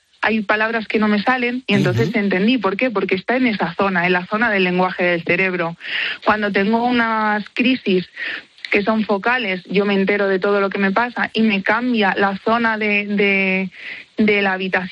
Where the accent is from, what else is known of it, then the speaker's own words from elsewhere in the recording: Madrid, Community of Madrid, Spain; now in Villalba, Spain; Yo soy de Madrid. Uh-huh. De hecho, vivo en Villalba.